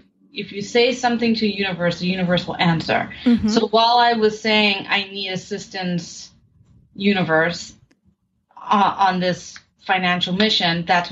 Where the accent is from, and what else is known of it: New York City, New York, United States; born or raised there